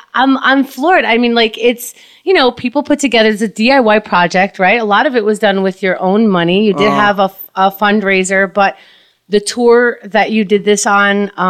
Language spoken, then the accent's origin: English; Israel; Right. And so I would say I'm from Israel.